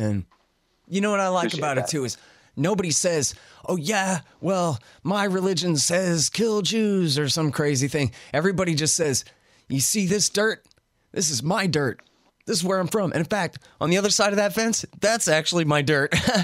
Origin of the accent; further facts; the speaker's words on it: United States; And that's my interest as an American, is keeping my government out of anyone's protest movement.